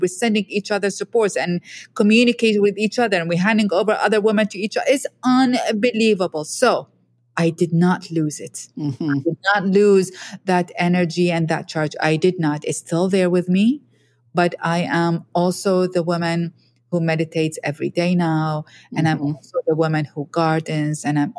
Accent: Iraq; I'm a woman from Iraq, yeah, you know, yeah. It's the same stereotype, you know, and I have to, and I'm a Muslim woman, right?

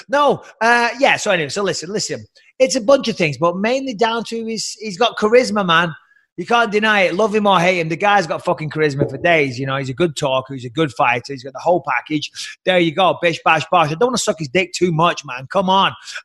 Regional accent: England, United Kingdom; Because I'm an English motherfucker. English, deal

